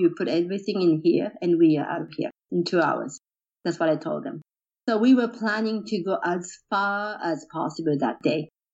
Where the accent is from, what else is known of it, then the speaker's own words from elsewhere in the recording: Tokyo, Japan; also born or lived in Kamogawa, Chiba; We are from Tokyo, so we both had no idea about farming, but we did that anyway for about 12 to 13 years in Kamogawa, which is in Chiba Prefecture.